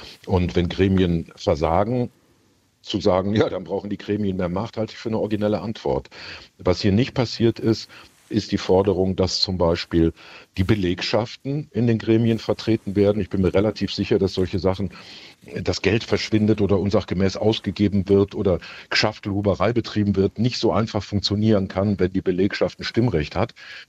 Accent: North Rhine-Westphalia, Germany; ich komme aus dem Ruhrgebiet

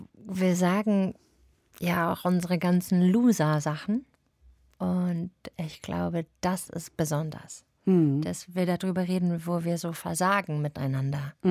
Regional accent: England, United Kingdom; German is a second language; Weißt du, ich komme ja aus England

